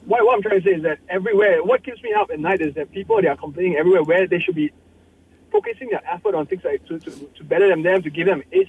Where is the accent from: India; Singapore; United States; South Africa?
Singapore; I'm actually from Singapore.